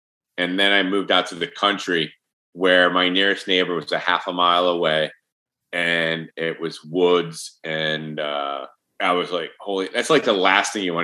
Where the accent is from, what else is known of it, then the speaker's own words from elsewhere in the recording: Manchester, Connecticut, United States; born there; I born in Manchester, Connecticut, which is outside of Hartford. And then my family moved t